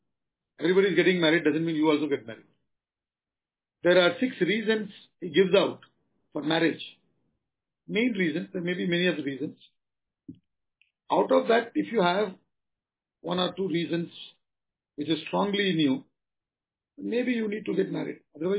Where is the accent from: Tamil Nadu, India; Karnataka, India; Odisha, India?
Tamil Nadu, India; Now, see, I come from Tamil Nadu, south.